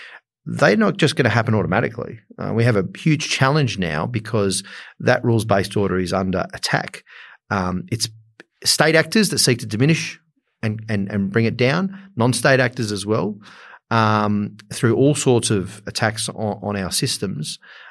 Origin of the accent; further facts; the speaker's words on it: Australia; as much as our diversity and the other aspects of who we are as Australian.